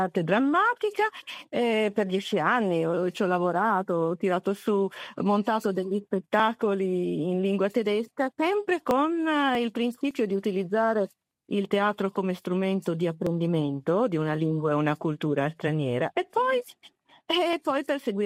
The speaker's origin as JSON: {"language": "Italian", "town": "Trieste", "region": "Friuli-Venezia Giulia", "country": "Italy", "tie": "born there", "said": "Io sono nata a Trieste"}